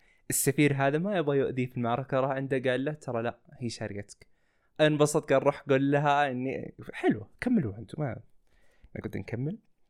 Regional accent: Saudi Arabia; عندنا في السعودية

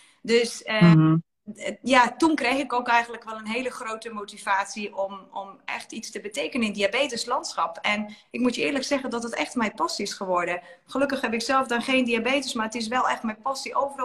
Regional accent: Serbia; now in Netherlands; Ik kom zelf uit Servië. Ik begon mijn carrière, ik zat vanavond echt uit te rekenen, maar ongeveer 22 jaar geleden in Nederland, in Erasmus Medisch Centrum.

